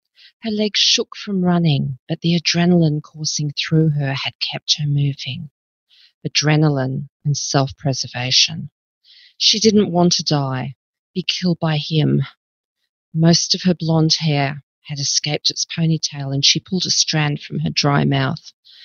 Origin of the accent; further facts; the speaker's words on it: Australia; I'm an Australian author